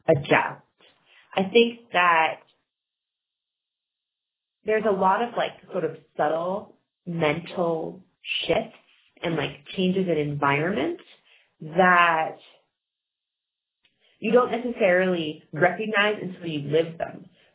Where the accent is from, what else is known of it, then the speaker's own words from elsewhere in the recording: San Francisco, California, United States; I started to like treat my hometown of San Francisco as its own adventure. And I had grown up principally in the suburbs, so I wasn't all that familiar with different neighborhoods of the city.